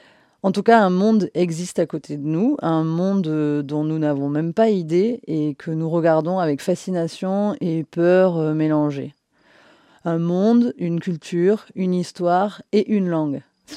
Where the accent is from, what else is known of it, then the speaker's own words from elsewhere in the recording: Occitanie, France; moved away as an adult; now in Corrèze, France; j'ai tout juste 39 ans. J'ai quitté la Lozère il y a à peine 10 ans pour m'installer en Corrèze.